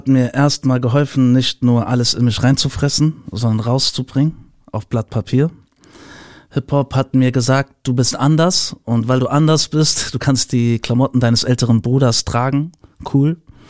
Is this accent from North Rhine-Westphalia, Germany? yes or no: no; Frankfurt, Hesse, Germany; ich bin ja im Raum Frankfurt groß geworden